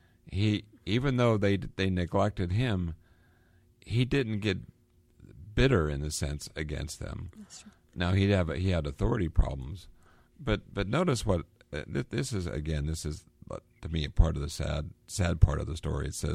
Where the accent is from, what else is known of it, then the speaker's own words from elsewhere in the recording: United States; Sorry. We're American. We can't say stiff.